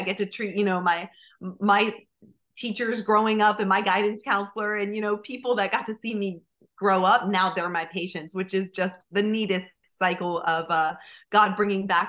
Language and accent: English; Sinking Spring, Pennsylvania, United States; I was born and raised in Pennsylvania, Sinking Spring area growing up.